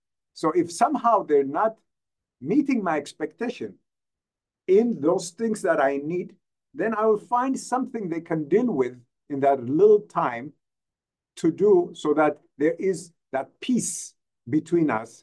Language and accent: English; Ethiopia; English is a second language; I come from Ethiopia, and English is maybe my third or fourth language.